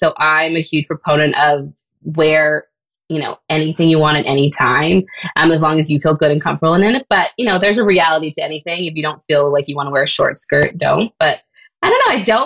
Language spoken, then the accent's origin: English; Canada; So that's a big plus to being a Canadian designer.